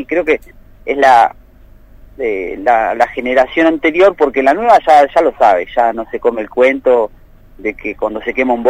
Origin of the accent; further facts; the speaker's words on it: Argentina; Nosotros somos ciudadanos argentinos, tenemos una nacionalidad mapuche porque tenemos un idioma propio